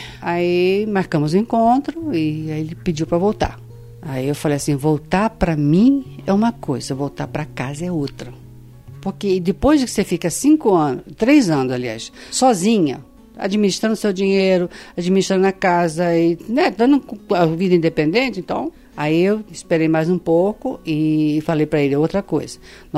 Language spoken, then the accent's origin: Portuguese; São Paulo, Brazil; a escola que eu vim de São Paulo para estudar, em 65.